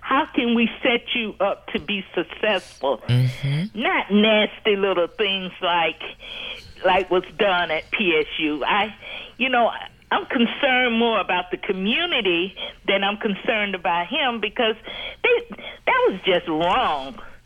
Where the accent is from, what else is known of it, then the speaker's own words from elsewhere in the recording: the South, United States; I'm from the South, and of course, some of my relatives have been to jail.